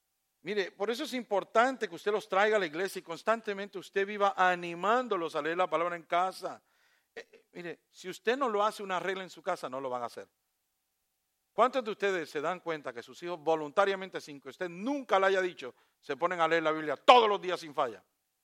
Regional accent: Puerto Rico; Soy puertorriqueño. Yo no soy hondureño.

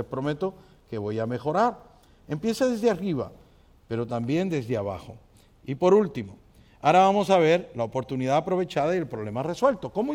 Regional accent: Puerto Rico; Yo soy boricua.

